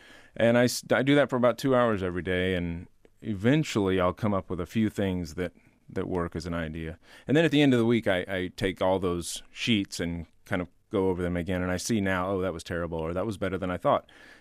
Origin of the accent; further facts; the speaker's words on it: Texas, United States; because I grew up in Texas, and Texas is a world removed from the fancy